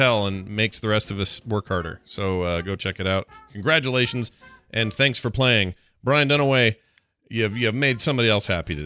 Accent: Utah, United States; the state, my home state of Utah

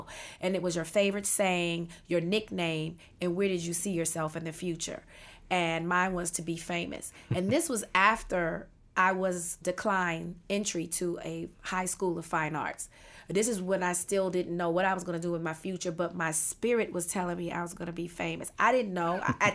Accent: Washington, District of Columbia, United States; I was born and raised in Washington, D.C.

